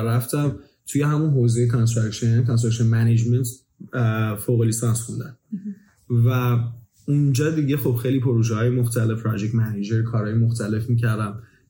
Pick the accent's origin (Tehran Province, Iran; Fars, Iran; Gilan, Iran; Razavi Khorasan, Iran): Tehran Province, Iran; Tehran; now in Vancouver, Canada; بعد از اون رفتیم به محله دیگه ایت پاسران تهران، اونجا بزرگ شدم